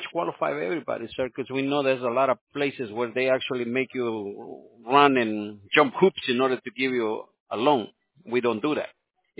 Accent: California, United States; My family is from down in Salvador. I'm from California.

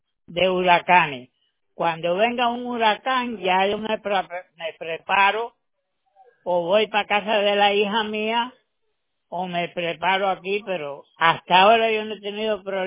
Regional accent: Cuba; now in United States; Hace ya 60 años que estoy en los Estados Unidos.

